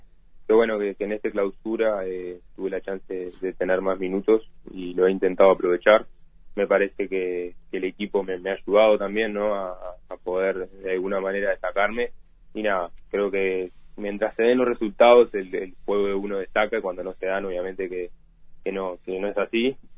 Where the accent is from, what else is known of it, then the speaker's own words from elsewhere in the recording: Colón, Montevideo, Uruguay; No, soy de Colón, vivo en Colón, desde los 5 años vivo en Colón. Mi madre, que es la persona con la que vivo